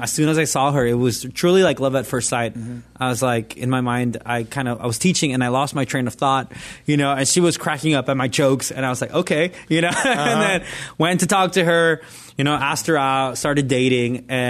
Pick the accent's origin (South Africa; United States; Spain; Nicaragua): Nicaragua; Like where I grew up in Nicaragua, everything was a sin.